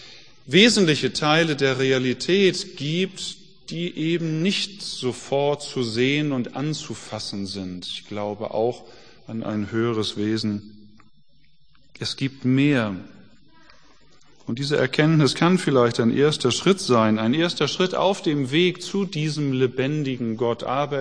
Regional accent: Germany; Also Glaube heißt für uns als Deutsche, na, man weiß es nicht genau, muss sich vergewissen

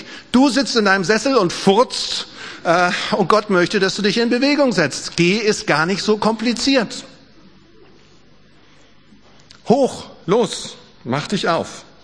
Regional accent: Schleswig-Holstein, Germany; Ich komme eigentlich aus Nordfriesland

